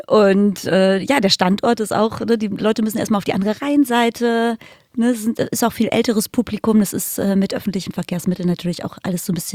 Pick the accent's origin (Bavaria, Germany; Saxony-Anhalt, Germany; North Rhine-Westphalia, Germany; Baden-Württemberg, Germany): North Rhine-Westphalia, Germany; Lünen; now in Cologne, Germany; Ich komme aus Lünen, das ist bei Dortmund, Kreis Unna. Jetzt auch nicht so ein Riesenkulturschock nach Köln zu ziehen, aber es ist schon was anderes tatsächlich.